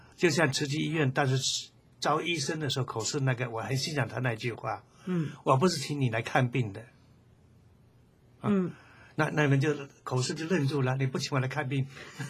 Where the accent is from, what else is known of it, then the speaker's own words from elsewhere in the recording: China; 就跟我们中国人一样的嘛。